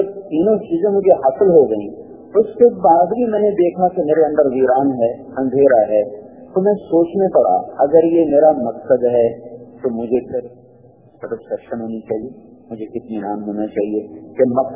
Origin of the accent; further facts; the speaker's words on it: Khanewal, Punjab, Pakistan; تو کھانے وال میرا ہوم ڈسٹرکٹ ہے, قریب میرا گاؤں ہے.